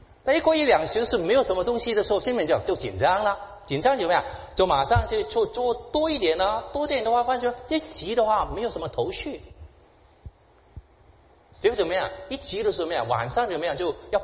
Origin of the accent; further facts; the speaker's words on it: Hong Kong; 我是在香港出生长大的，我在香港小的时候呢，有一个习惯